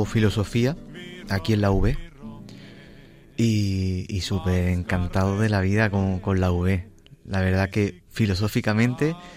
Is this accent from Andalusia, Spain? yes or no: yes; La Carlota, Andalusia, Spain; also born or lived in Málaga; now in Catalonia, Spain; Jo soy de Córdoba, d'un pueblecito que se llama La Carlota. Y lo que pasa es que también estuve viviendo en Málaga, entonces también me considero malagueño. Y por qué no, también me considero catalán.